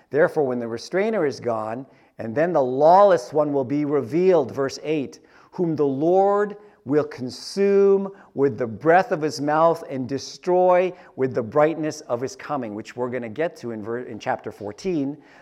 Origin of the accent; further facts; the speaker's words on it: Philippines; I might as well say that's 144,000 Filipinos. I'm Filipino.